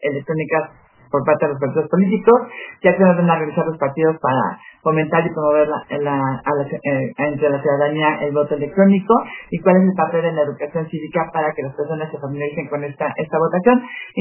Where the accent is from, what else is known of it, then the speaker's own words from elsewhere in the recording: Mexico; yo como consejera y como ciudadana mexicana